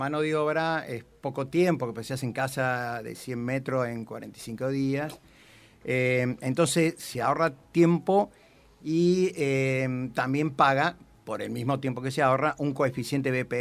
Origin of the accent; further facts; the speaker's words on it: Argentina; Porque yo vengo del Mediterráneo, o sea, en el centro de Argentina